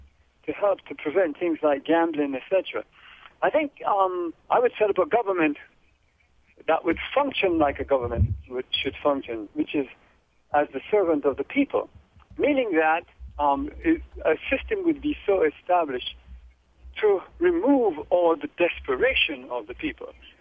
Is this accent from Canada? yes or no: no; Jamaica; born there; I was born in Jamaica.